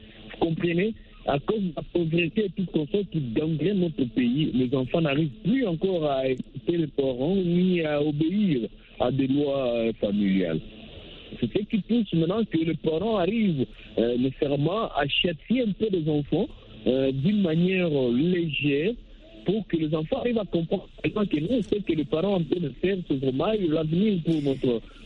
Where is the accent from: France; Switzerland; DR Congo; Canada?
DR Congo; chez nous, en RDC